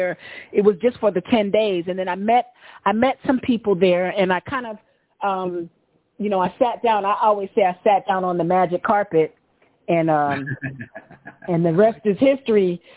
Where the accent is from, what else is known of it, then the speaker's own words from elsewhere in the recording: United States; I've never had any negative experience because of being an American